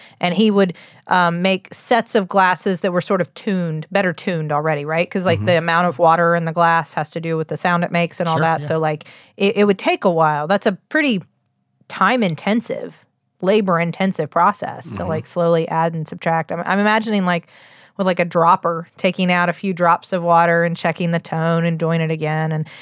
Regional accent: West Virginia, United States; accent: West Virginia; I can do is try to soften my West Virginia, and then it comes back. It comes roaring right back.

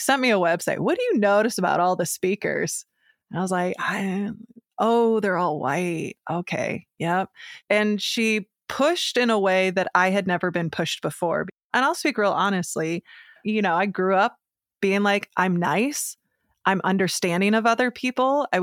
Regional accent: Iowa, United States; particularly growing up in Iowa, it's an incredibly homogenous culture.

